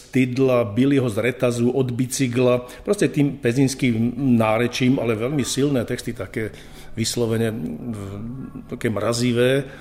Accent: western Slovakia, Slovakia; pretože sme zo západného Slovenska

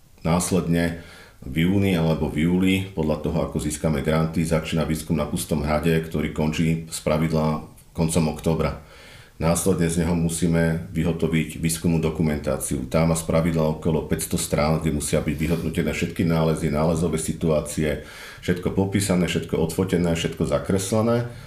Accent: Zvolen, Banská Bystrica Region, Slovakia; Moja cesta k archeológii bola dosť taká priama, keďže som Zvolenčan.

